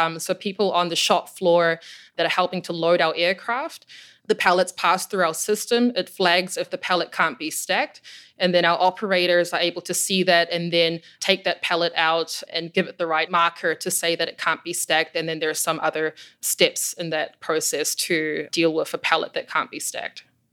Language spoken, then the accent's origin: English; New Zealand; moved away as an adult; I think it's something to do with the fact that I'm from New Zealand and grew up in a pretty isolated part of the world.